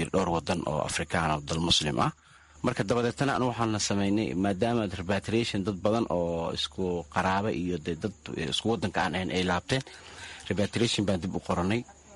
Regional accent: Mogadishu, Banadir, Somalia; born there; moved away; magaalada muqdisho ku dhashay, waxaan ka qaxay xamar 2006 aan ka qaxay xilligii dagaalka cadoonka Ethiopia jiray.

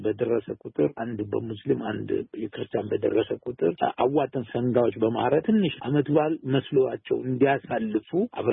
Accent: Sebeta, Oromia, Ethiopia; born there; እኔ ራሴ ሰበታ ነኝ ተወልጄ የሰበታና አካባቢ ዳስፖራ ይባላል

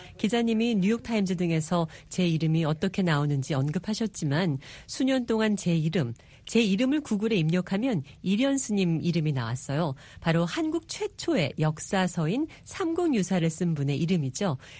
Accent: Cambridge, Massachusetts, United States; 지금 살고 있는 매사추세츠주 케임브리지에서 자랐는데 부모님이 보통 한국인 부모와는 좀 다르셨어요.

